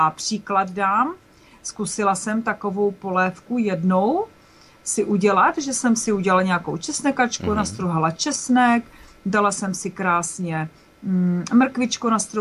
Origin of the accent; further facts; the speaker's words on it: Zlín Region, Czechia; Trošku slivovice u nás na Valašsku, slivovice na žaludek